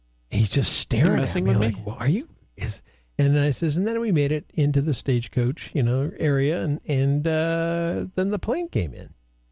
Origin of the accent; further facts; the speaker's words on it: Wyoming, United States; they know I'm from Wyoming.